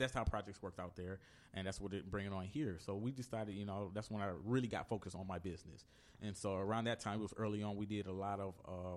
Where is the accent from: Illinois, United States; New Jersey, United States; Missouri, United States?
Illinois, United States; now in Los Angeles, United States; I'm from Illinois. Outside of Chicago.